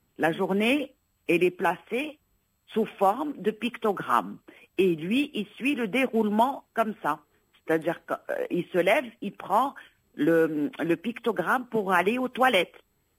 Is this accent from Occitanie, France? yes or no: no; Bordeaux, Nouvelle-Aquitaine, France; Ici, je suis de Bordeaux.